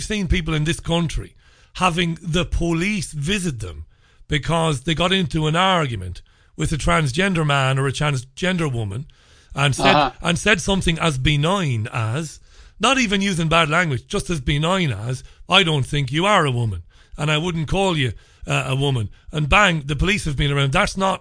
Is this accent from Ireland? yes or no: yes; Ireland; now in England, United Kingdom; I'm an Irish guy living in England.